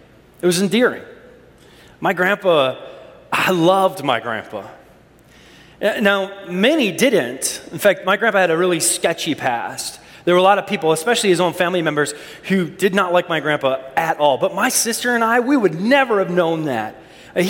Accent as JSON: {"language": "English", "region": "Minnesota", "country": "United States", "tie": "born or raised there", "said": "I grew up in Minnesota, and the State Fair is this big deal"}